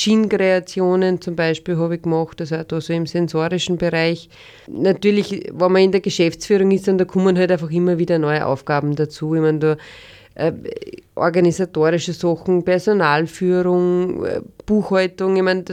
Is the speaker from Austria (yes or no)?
yes; Austria; Destillieren hat ja eine lange Tradition bei uns in Österreich